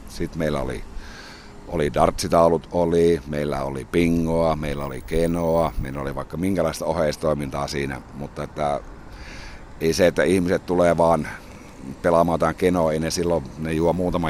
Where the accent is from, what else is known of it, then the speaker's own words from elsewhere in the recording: Hyvinkää, Uusimaa, Finland; now in Jyväskylä, Finland; tämä on niin kuin mun kotipaikka nykyään, että ei tuolla Hyvinkäällä ole muuta kuin vanhemmat ja veli enää